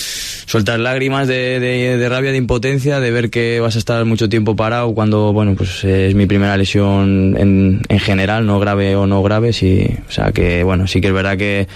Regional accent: Palencia, Castile and León, Spain; born there; Palencia, que es mi ciudad natal

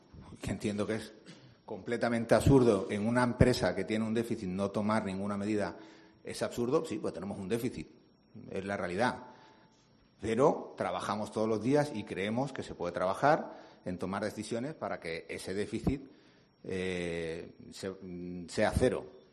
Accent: Málaga, Andalusia, Spain; Yo soy malagueño

